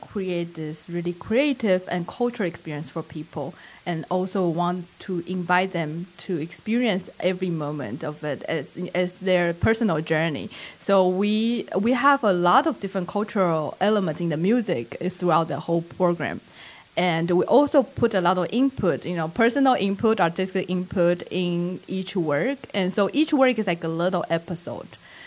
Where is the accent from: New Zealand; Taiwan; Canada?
Taiwan; I grew up in Taiwan, this small island, which is wonderful island as well. Well, I grew up there